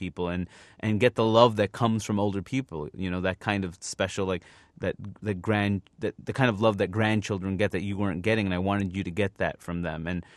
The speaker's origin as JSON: {"language": "English", "town": "Queens", "region": "New York", "country": "United States", "tie": "born or raised there", "said": "growing up in Queens, we lived in Jackson Heights, which was Little India."}